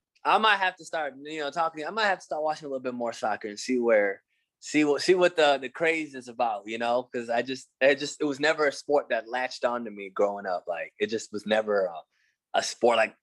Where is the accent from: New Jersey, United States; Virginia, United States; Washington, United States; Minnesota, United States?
Minnesota, United States; Okay, DC United, Minnesota United, just because I'm biased and I'm from Minnesota.